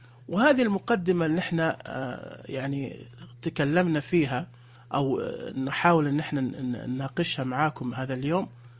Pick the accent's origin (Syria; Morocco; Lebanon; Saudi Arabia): Saudi Arabia; بلادنا المملكة العربية السعودية تعد الأولى في الوطن العربي اهتماما بمجال الذكاء الاصطناعي